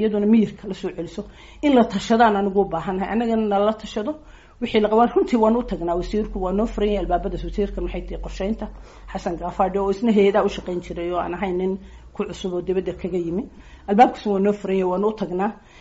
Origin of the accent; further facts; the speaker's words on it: Somaliland, Somalia; anigu waxaan ahay reer Somaliland